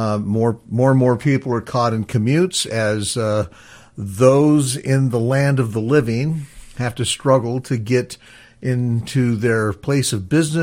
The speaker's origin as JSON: {"language": "English", "town": "Seattle", "region": "Washington", "country": "United States", "tie": "born or raised there", "said": "when I grew up in the Seattle area, they made major improvements in the throughput of traffic in the 1970s."}